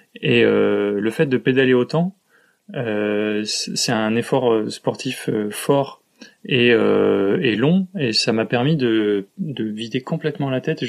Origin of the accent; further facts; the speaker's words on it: Poitiers, Nouvelle-Aquitaine, France; born there; also born or lived in Paris / Nantes; parce que moi, je suis plutôt citadin à l'origine. Je suis né à Poitiers, j'ai vécu à Paris, j'ai vécu à Nantes, qui sont des grandes villes.